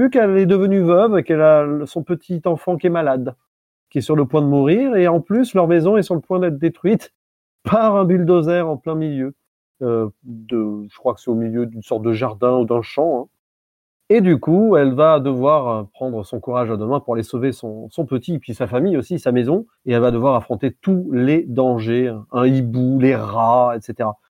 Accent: Nîmes, Occitanie, France; born there; comme je suis né à Nîmes, il a dû avoir une connexion.

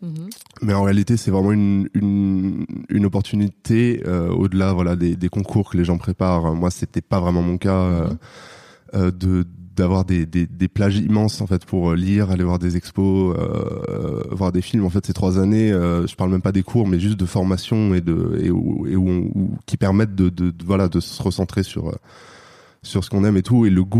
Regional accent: Paris, Île-de-France, France; Moi je viens de Paris.

